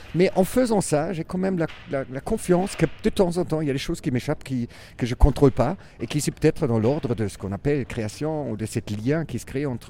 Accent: Germany; accent: German; French is a second language; Et une parole handicapée, comme moi, avec mon accent allemand, c'est une parole peut-être de clown

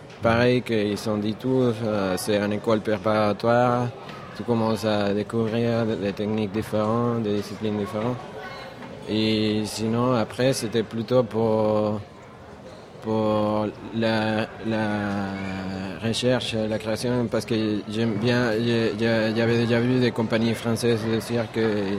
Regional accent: Venezuela; French is a second language; moved away; je viens de l'autre côté de l'Europe, assez loin. Je viens de Venezuela

